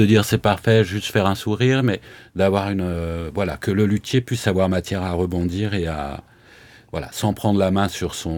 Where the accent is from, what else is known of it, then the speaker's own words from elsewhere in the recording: Mâcon, Bourgogne-Franche-Comté, France; Et moi, je venais de Mâcon, je pensais que les compositeurs, ils étaient forcément morts